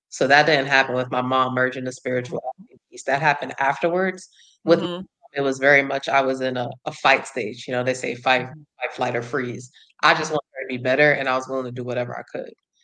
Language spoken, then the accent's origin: English; New York, United States; moved away as an adult; I'm from New York, so leaving New York, coming to Georgia.